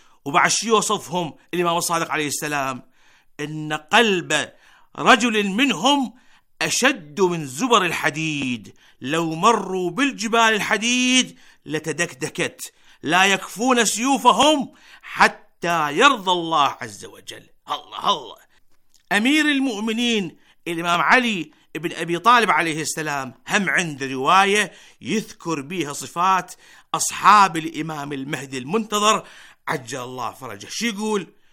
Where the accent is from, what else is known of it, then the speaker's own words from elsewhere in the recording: Iraq; يمن بلدنا العراق